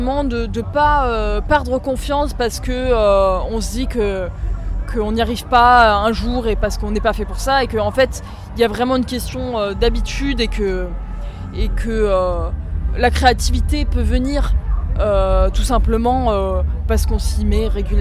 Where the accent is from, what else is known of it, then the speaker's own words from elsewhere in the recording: Dax, Nouvelle-Aquitaine, France; Moi, j'ai grandi à Dax.